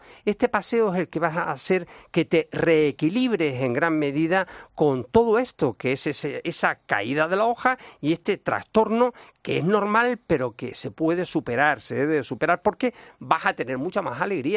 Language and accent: Spanish; Canary Islands, Spain; hay gente que se viene, por ejemplo, a mi tierra, Canarias, y por ejemplo en Lanzarote, tienen la ciudad de los noruegos